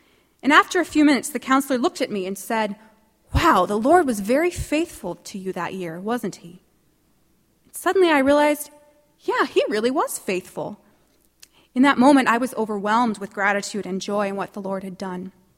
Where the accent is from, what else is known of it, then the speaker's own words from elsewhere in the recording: California, United States; Now, my family, who happens to be over here, I'm from Southern California, we travel to Arizona every year on vacation